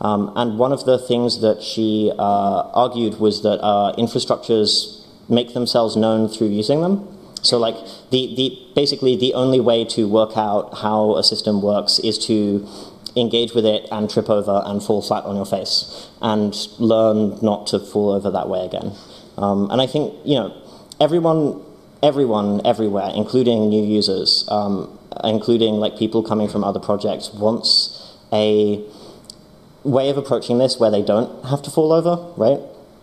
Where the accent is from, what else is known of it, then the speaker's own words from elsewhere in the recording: United Kingdom; I'm British, so I have a tendency to say